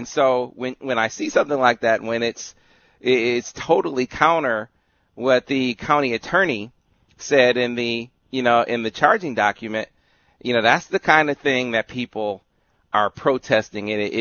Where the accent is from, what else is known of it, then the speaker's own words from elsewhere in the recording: Flint, Michigan, United States; sure you've seen the video here in the state of Michigan, where up in Flint